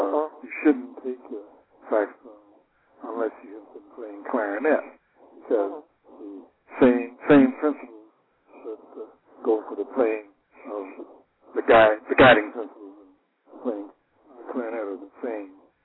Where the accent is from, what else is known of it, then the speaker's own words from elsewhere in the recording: Chicago, Illinois, United States; Well, as a little boy growing up in Chicago, I was not interested in music at all.